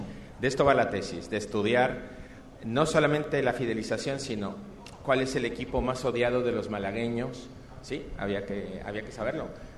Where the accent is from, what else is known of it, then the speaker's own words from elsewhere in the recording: Mexico; pero allá en América, soy mexicano, solíamos decir que tienen la mejor liga